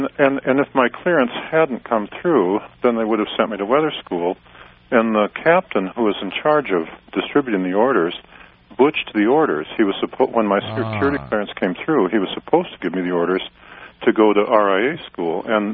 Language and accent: English; Wisconsin, United States; born there; also born or lived in California / Washington; I was born in Wisconsin, and we lived in San Diego, California, and Washington State.